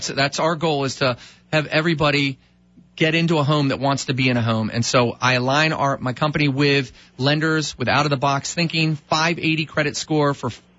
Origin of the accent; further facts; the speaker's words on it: Rockville, Maryland, United States; Nice to meet you, my friend. I grew up in Rockville.